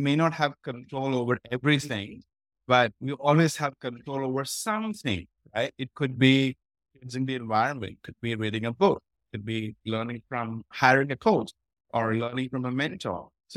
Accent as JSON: {"language": "English", "country": "India", "tie": "born or raised there", "said": "Delhi, the capital of India, which is on the northern side, which was like 2,000 kilometers away from my hometown."}